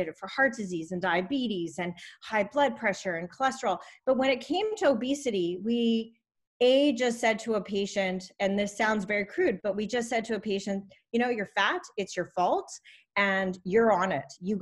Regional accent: Canada; I am a Canadian physician

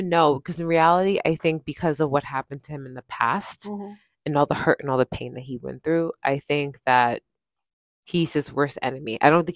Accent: United States; because I'm an American.

